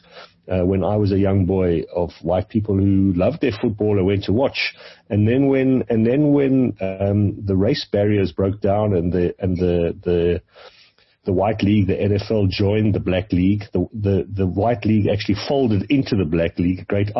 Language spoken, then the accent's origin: English; Pretoria, Gauteng, South Africa; My father played. He came from Pretoria. We grew up in Pretoria as young kids.